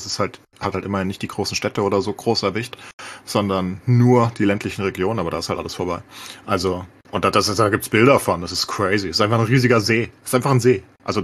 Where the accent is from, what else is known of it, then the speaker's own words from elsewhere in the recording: Frankfurt, Hesse, Germany; born there; ich bin ja Frankfurter, gebürtiger, ne?